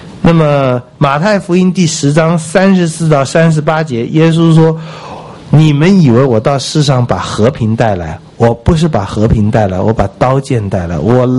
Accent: China; 我们中国人翻译的很有意思，我们中国人也有人反对这个翻译

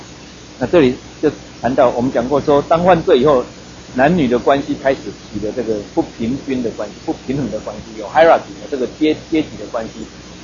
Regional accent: Taiwan

